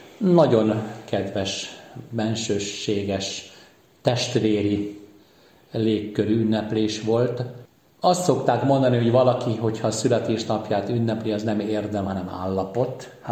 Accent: Hungary; És nagyon szeretem a Váci Egyházmegyét. Itt nőttem föl.

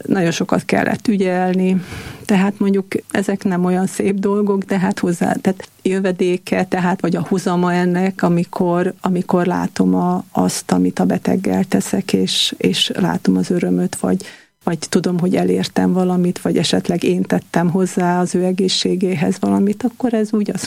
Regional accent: Uzhhorod, Zakarpattia Oblast, Ukraine; moved away as an adult; now in Budapest, Hungary; Egyébként Ungváron születtem, ott is nőttem fel iskolába, egyetemre is ott jártam, és hát egyetem után pár évvel kerültem át Budapestre.

